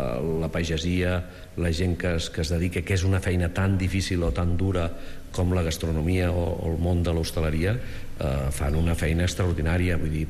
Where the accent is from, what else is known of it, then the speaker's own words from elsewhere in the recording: L'Espluga de Francolí, Catalonia, Spain; now in Montblanc, Spain; jo sóc de l'Espluga de Francolí, però visc a Montblanc.